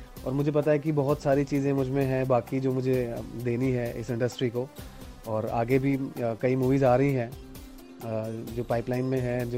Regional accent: Shrimadhopur, Rajasthan, India; moved away as an adult; also born or lived in Jaipur; राजस्थान में एक जिला है सीकर, उसमें एक छोटी सी तहसील है श्रीमाधोपुर के नाम से, मैं वहीं का हूँ और मेरी पढ़ाई सब वहीं से हुई है, बचपन वहीं बीता है। लेकिन 2002 में मैंने मेरा गांव छोड़ दिया था

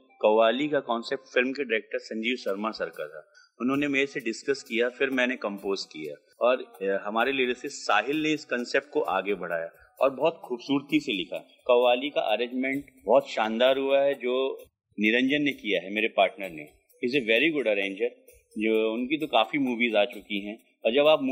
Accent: Lucknow, Uttar Pradesh, India; मैं लखनऊ से हूँ

